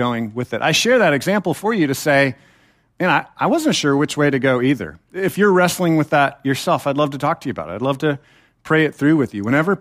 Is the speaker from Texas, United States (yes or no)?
yes; Temple, Texas, United States; But I was taught in the church that I was raised in Temple, Texas, not too far from here, kind of a dangerous place, be careful, but it's not too far away.